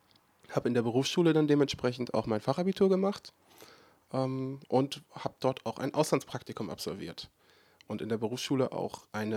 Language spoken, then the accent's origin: German; Oldenburg, Lower Saxony, Germany; born there; Also ich bin geboren in Oldenburg, 93er Jahrgang, derzeit 26 Jahre alt.